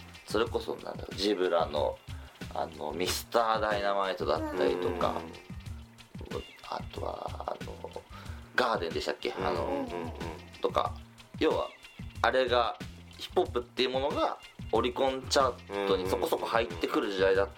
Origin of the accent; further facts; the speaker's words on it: Ishikawa, Japan; 石川県から来ましたスモーキーダウンというチーム、ダンスチームにいます